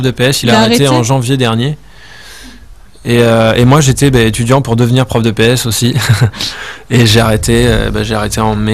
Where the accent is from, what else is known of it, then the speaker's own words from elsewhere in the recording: Gujan-Mestras, Nouvelle-Aquitaine, France; Mon petit pays, ben, je l'ai dit tout à l'heure, c'est sur le bassin d'Arcachon, à Gujan-Mestras exactement. C'est à 40 km au sud de Bordeaux.